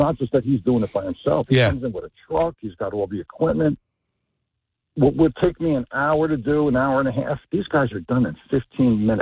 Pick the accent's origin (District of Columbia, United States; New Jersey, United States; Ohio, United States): New Jersey, United States; Newark; So listen, I grew up in Newark. I grew up in a really big house